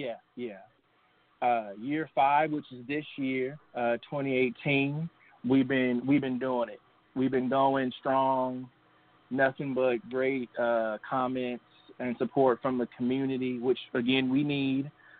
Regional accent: Evansville, Indiana, United States; Yes, Evansville, Indiana, where I was born and raised.

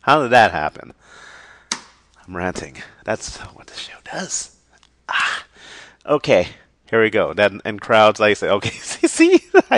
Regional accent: Los Angeles, California, United States; now in Bay Area, United States; Right now I'm living in the Bay Area, but my hometown is Los Angeles.

